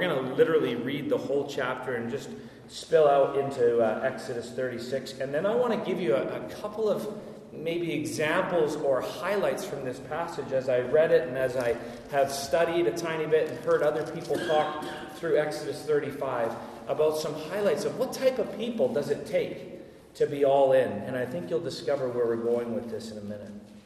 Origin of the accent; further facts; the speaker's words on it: Winnipeg, Manitoba, Canada; I grew up in Winnipeg for a few years